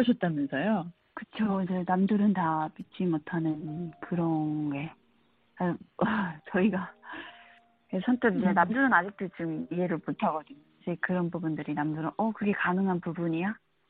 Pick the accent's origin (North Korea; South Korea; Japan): North Korea; 나는 북한에서 왔는데